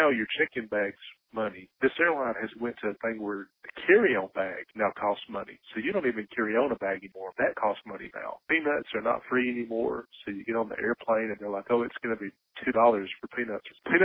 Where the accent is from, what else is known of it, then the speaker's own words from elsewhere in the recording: Alabama, United States; A couple of people on podcast, they asked, where are you from in Alabama? So Sand Mountain.